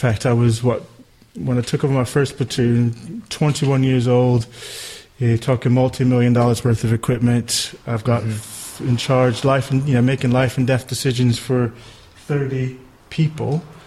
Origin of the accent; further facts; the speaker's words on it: New Jersey, United States; now in United Kingdom; I'm not from around these parts. I'm originally from the States. New Jersey is my home, but I've been living here in England now 16 years.